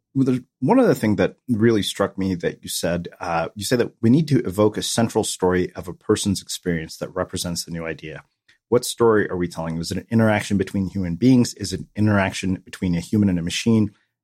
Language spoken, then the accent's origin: English; India; Unfortunately, I'm Indian. I was, you know, not predetermined for athletic accomplishment.